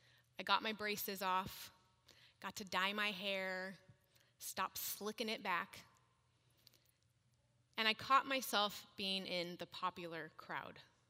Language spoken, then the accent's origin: English; Yorba Linda, California, United States; I grew up in Yorba Linda. I don't know if you guys know where that is. It's probably about a good hour and a half, depending on traffic. And I was born and raised in a really solid Christian home.